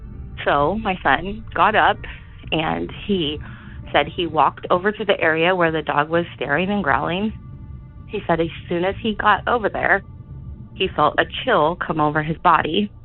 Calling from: California, United States; I'm calling from Northern California.

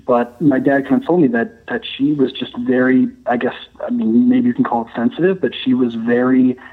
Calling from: Flemington, New Jersey, United States; I'm calling from Flemington, New Jersey.

